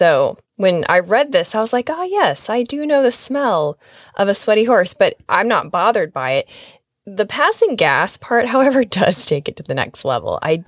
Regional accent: Nebraska, United States; now in Florida, United States; I mean, I'm from Nebraska, which is, you know, like a close cousin to Colorado.

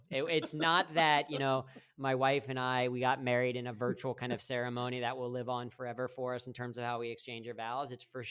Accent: Mason, Ohio, United States; so I grew up in Mason, so a lot of times we're out in that area.

